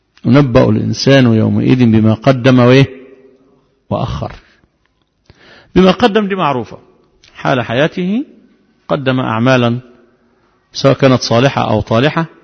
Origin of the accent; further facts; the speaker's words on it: Egypt; وده بيصب باعتبارنا مصريين